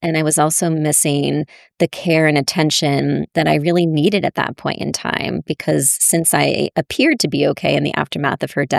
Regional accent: Massachusetts, United States; born or raised there

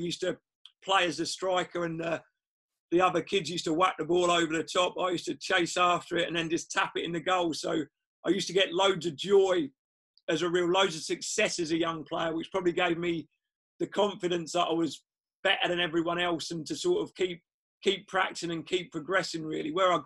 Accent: Cambridge, East of England, United Kingdom; So he used to take me to, I grew up near Cambridge, so he took me to the Abbey Stadium to watch Cambridge United play.

